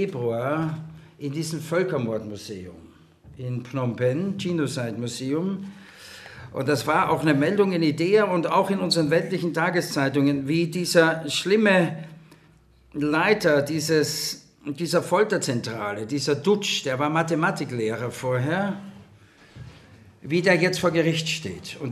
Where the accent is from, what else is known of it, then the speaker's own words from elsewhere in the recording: Vienna, Austria; accent: Viennese; also born or lived in Switzerland; now in Germany; Ich bin Wiener, die reden so breit, versteht ihr? Und habe versucht, mir diesen Wiener Dialekt auszugewinnen, aber... Ja, wie kam ich nach Deutschland? Seit 1982 bin ich in Deutschland, vorher war ich in der Schweiz